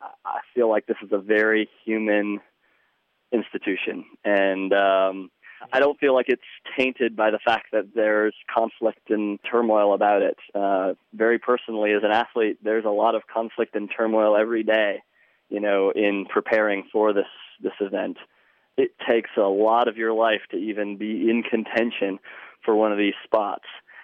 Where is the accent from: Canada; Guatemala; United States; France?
Guatemala; moved away; I'm originally from Guatemala, and I actually had to flee my home country because the place that I lived got taken over by guerrillas.